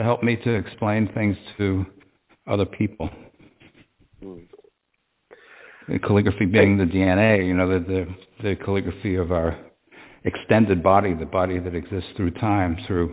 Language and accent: English; New York, United States; also born or lived in Germany; And at the time, I was coming over from Germany back to my native New York, and I was interested in a kind of America project.